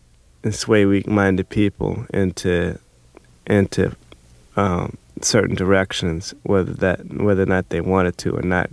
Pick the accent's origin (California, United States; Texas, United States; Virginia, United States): California, United States; Inglewood; I grew up on Vermont and Hunter first, and in a part of South L.A. known as Inglewood, in the flight path of LAX. And it was rough, but it wasn't as rough as it is now